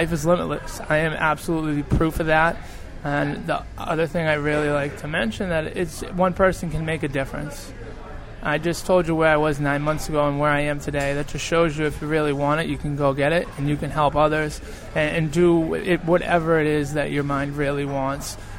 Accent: Beverly, Massachusetts, United States; Yes, North Shore, great, absolutely. Help my, you know, people in my hometown, Beverly, absolutely.

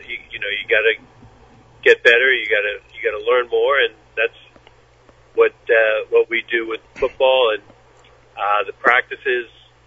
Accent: Long Island, New York, United States; I grew up on Long Island. We did not have a Thanksgiving Day game, and there's nothing like it.

